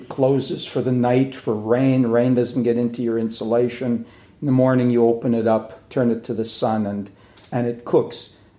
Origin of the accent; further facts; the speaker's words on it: Western Canada, Canada; I grew up in Western Canada on a farm, capital-intensive farming.